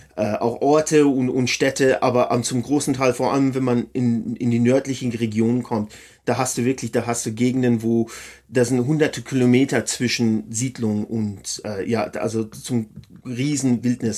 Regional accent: Alberta, Canada; Ich bin aber, wie gesagt, hier geboren in der Nähe von Jasper. Also in den Rocky Mountains bin ich eigentlich aufgewachsen. Mhm. Und jetzt lebe ich ein bisschen südlich davon in Banff, in der Nähe von Banff Nationalpark und auch in den Rockies.

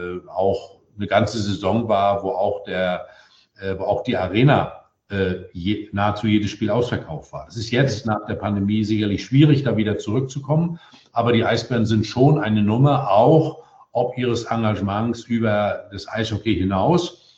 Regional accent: Mecklenburg-Vorpommern, Germany; ich bin ja da im Norden groß geworden und schon als Kind bin ich damals mit meinem Vater erst zu Empor, dann zu Hansa Rostock.

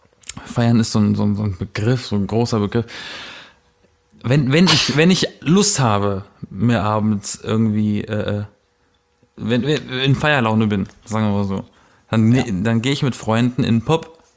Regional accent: Berlin, Germany; ich komme aus Berlin.

